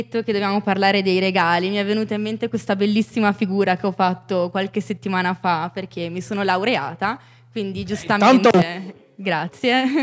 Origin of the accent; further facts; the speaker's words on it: Treviso, Veneto, Italy; sono la prima nordica che viene a parlare qui, quindi sì, vengo da Treviso.